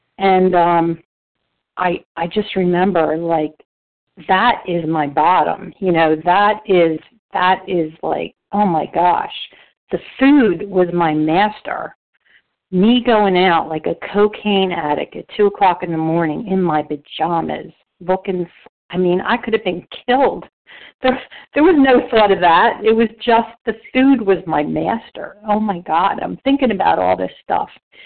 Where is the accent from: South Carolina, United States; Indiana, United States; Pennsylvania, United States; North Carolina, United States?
Pennsylvania, United States; I'm from Pennsylvania, just north of Philly. I used to live in Philly, South Street.